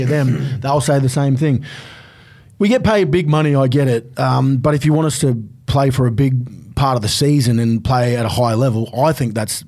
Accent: Queensland, Australia; As a Queenslander, don't give him anything, though.

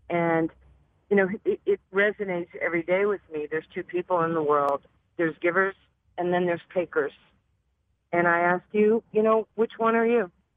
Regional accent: New York, United States; I was the kid growing up in New York, and I'm just being transparent with, you know, your listeners.

